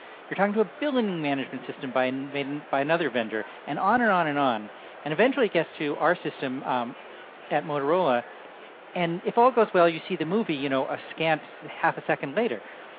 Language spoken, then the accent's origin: English; Massachusetts, United States; Outside of Boston